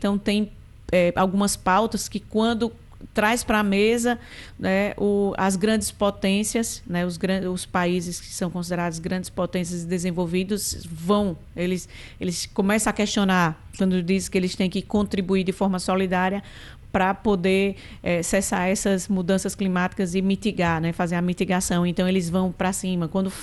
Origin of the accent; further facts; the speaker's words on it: Brazil; Eu sou brasileira, mas eu não conhecia Belém